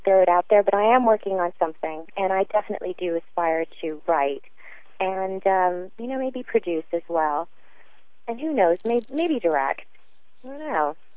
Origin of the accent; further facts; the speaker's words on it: Tanzania; born there; I was born in East Africa. I was born in Tanzania. My mom is Tanzanian from a place called Mlalo, which is a small village in the Usambara Mountains.